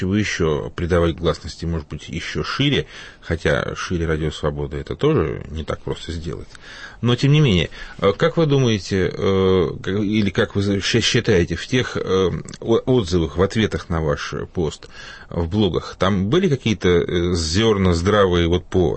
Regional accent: Moscow, Russia; я сказала, что я из Москвы.

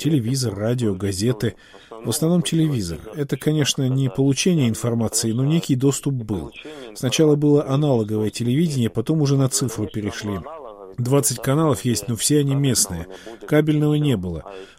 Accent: Ukraine; Мы ж украинцы, зачем нам позориться? Нормально, все трудности переживем. Я тоже украинец.

